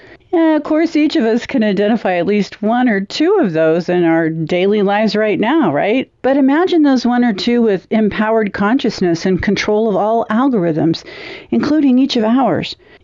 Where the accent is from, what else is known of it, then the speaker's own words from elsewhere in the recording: Dodge City, Kansas, United States; from Dodge City, Kansas